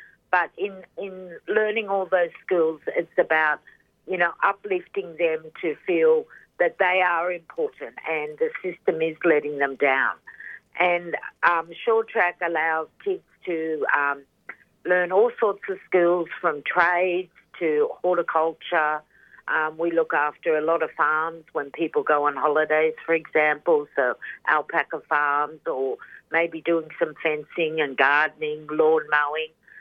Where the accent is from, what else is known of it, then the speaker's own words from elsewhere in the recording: New South Wales, Australia; So I'm from Gulbengia country, which is the north coast of New South Wales. I'm around the Coffs Harbour region, but I live in the Nambuka Heads Valley, and we're sited by Kempsey, Taree, so some people may know those names, Port Macquarie.